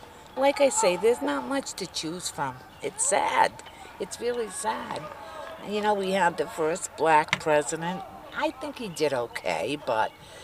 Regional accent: North Providence, Rhode Island, United States; I'm from North Providence, Rhode Island.

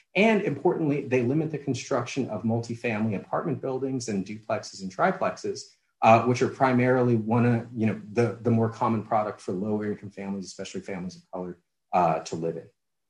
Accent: California, United States; So as a Californian, as we grapple with our housing crisis

